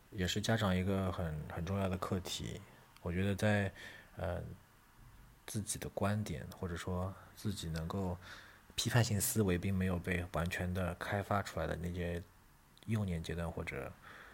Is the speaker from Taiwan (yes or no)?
no; China; 我当时说我是从中国来的